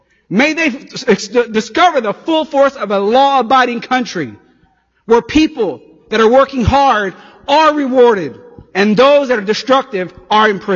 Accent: Chicago, Illinois, United States; I grew up in Southside Chicago. I was the son of a migrant family from Central Louisiana. I grew up primarily low income with other minorities.

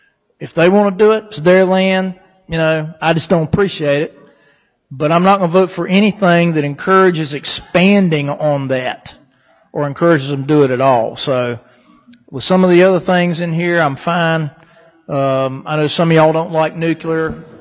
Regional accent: New Bern, North Carolina, United States; I went to Newbern, my hometown, the other day, and passing through Kinston and down the Newbern area, farmland that I remember growing up seeing nice, wonderful crops out there for years and years and years

